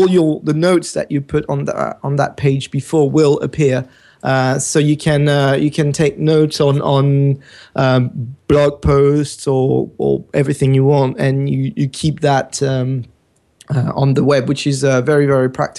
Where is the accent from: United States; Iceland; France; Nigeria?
France; English is a second language; now in England; I'm from France, as you can probably hear. And I live in England at the moment